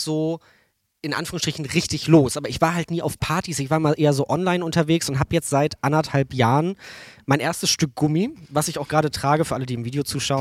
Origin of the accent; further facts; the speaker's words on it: Hamburg, Germany; Ich komme aus dem Vorort von Hamburg. Ich wohne hier auf dem Land, kann man schon fast sagen. Also in Niedersachsen wohne ich südlich der Elbe.